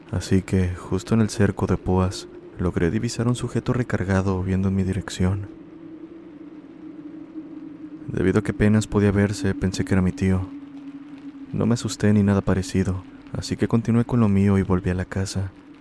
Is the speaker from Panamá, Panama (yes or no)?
yes; Panama City, Panamá, Panama; en mi país se celebran 3 días de carnavales, en los cuales las personas tienden a viajar al interior del país